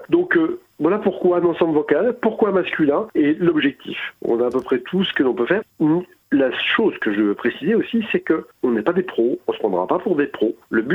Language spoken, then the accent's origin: French; Toulon-sur-Arroux, Bourgogne-Franche-Comté, France; dans ma région, dans mon village natal en Bourgogne, en Saône-et-Loire, ce village s'appelle Toulon-sur-Arroux